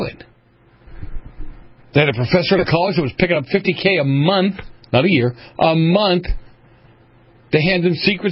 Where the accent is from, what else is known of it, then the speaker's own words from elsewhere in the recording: Boston, Massachusetts, United States; I grew up in New England. I grew up in Boston.